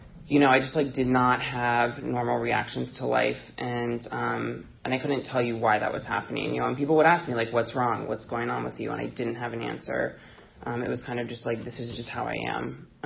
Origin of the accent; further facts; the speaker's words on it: Rockville, Maryland, United States; I grew up in Rockville, Maryland.